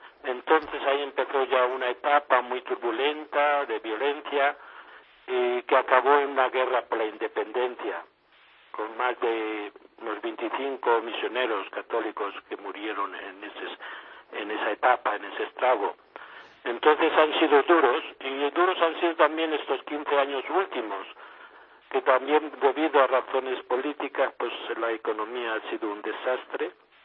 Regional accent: Aina, Castilla-La Mancha, Spain; born there; también en mi diócesis de origen con el presbiterio y su obispo el pasado mes de septiembre y en mi pueblo natal de Aina.

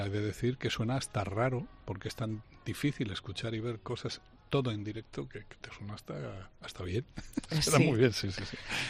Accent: Bilbao, Basque Country, Spain; Pues tú imagínate que yo soy de Bilbao.

